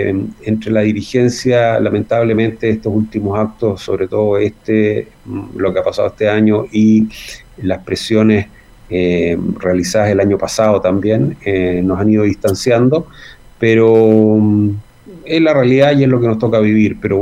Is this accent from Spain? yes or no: no; Chile; que por qué a nosotros, que si somos chilenos, nos duele tanto